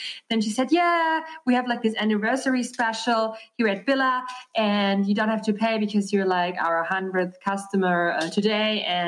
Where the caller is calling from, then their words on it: Austria; I'm calling from Austria, Europe.